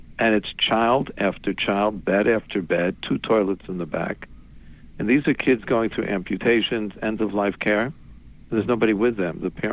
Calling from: Southfield, Michigan, United States; I'm calling you from Southfield, Michigan, where it's now afternoon.

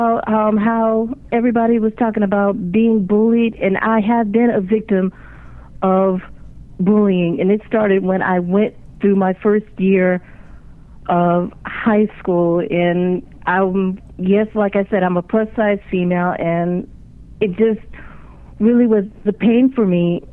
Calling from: Landover, Maryland, United States; I'm calling from Landover, Maryland.

